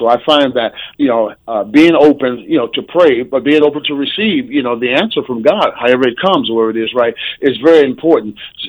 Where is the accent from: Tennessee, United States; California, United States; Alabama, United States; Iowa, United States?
California, United States; Oakland; Well, growing up the way I did, I grew up in Oakland, California. And you know, going to church was a it was a good thing.